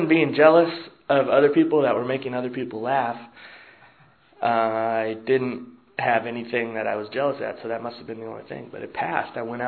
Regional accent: California, United States; I'm a sexaholic from California.

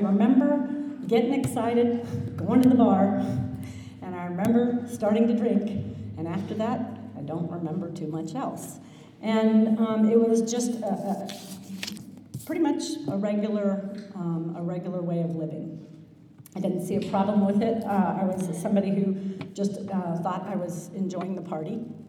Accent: Cincinnati, Ohio, United States; And I grew up in Cincinnati, Ohio, which not that exciting.

